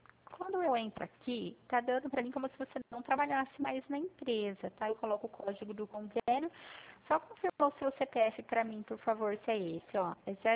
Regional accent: Pirassununga, São Paulo, Brazil; Eu fico no estado de São Paulo. Sou da cidade de Pirassununga.

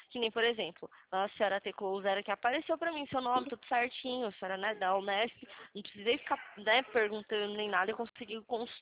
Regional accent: Atibaia, São Paulo, Brazil; Eu sou daqui de Atibaia

